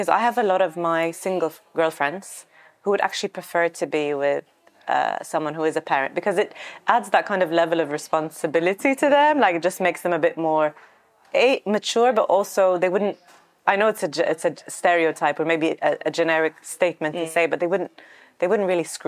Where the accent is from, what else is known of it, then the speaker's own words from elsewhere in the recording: London, United Kingdom; also born or lived in Egypt; So I used to live in, I was brought up in London, so I went to school in London. So we had the passport. Right. We were expats in the 80s, okay. So we had the British citizenship. And I was always back and forth between Egypt and London.